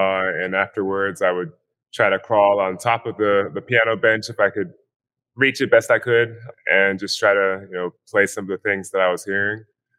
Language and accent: English; East Coast, United States; now in Los Angeles, United States; I'm from the East Coast, so it's definitely a pleasant surprise still that it's January and it's warm here in LA.